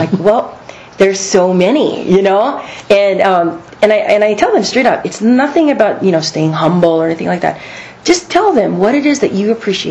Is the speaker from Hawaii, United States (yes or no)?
yes; Lihue, Hawaii, United States; I was born in Lihue, Kauai.